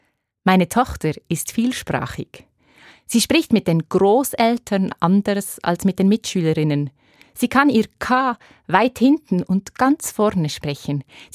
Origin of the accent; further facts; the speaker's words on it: Basel-Landschaft, Switzerland; now in Bern, Switzerland; Meine Heimat im Oberbaselbiet klingt anders als mein neues Zuhause im Bernbiet. Meine Eltern fallen mit ihrem spitzen «i» immer auf in einer Gegend, wo man das «r» auf der Zunge rollt.